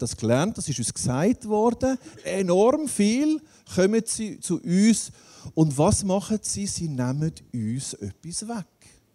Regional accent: Switzerland; wo stehen wir in unseren Herausforderungen, gerade hier bei uns in der Schweiz.

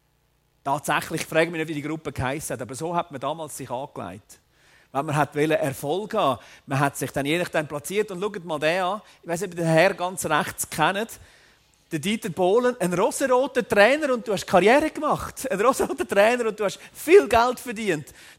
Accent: Schlieren, Zurich, Switzerland; wir sind in Schlieren bei Zürich aufgewachsen. Und ich habe dort gelebt.

